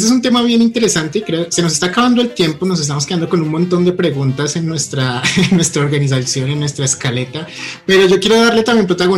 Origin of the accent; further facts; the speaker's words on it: Colombia; hacen parte de lo que somos como colombianos.